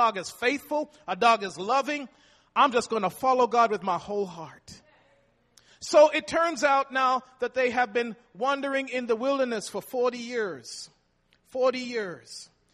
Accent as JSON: {"language": "English", "country": "Jamaica", "tie": "born or raised there", "said": "I can remember as a little toddler, about 3 years old, growing up in Jamaica"}